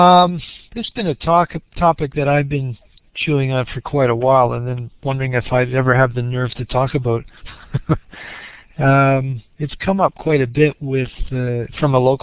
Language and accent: English; Sarnia, Ontario, Canada; that's my home province, Laura. Whereabouts are you? I hail from Sarnia.